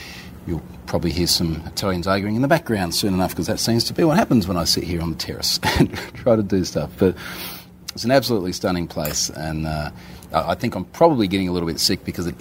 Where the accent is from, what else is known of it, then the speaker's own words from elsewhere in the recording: Australia; Which for me as an Australian is really amazing because we don't border anything and not even close to anything.